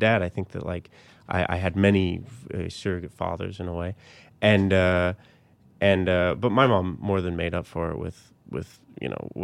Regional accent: Colorado Springs, Colorado, United States; also born or lived in Littleton; Colorado Springs and Littleton.

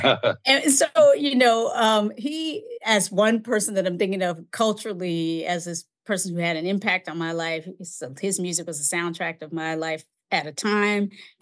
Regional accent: Kinston, North Carolina, United States; born or raised there

